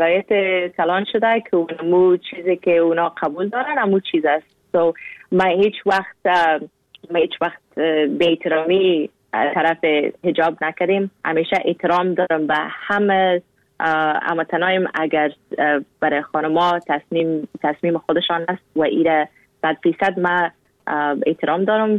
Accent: Afghanistan; گفتم از افغانستان گفت از افغانستان اگه هستی یعنی که مسلمان هستی نه؟ گفتم ما اگه از افغانستان هستم مسلمان هستم

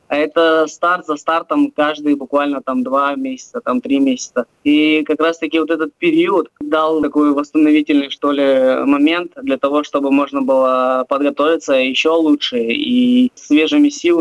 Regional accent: Crimea, Ukraine; Приходилось оставаться в Крыму.

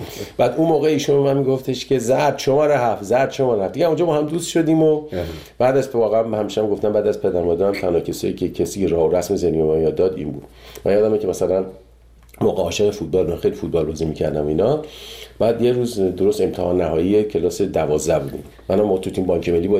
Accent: Iran; moved away; 30 سال 30 خورده سال که از ایران من اومدم بیرون

